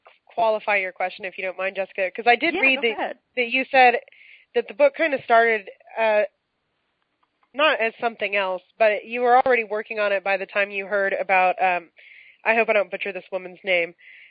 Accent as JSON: {"language": "English", "region": "California", "country": "United States", "tie": "born or raised there", "said": "I usually can pronounce Spanish last names relatively easily because I grew up in California"}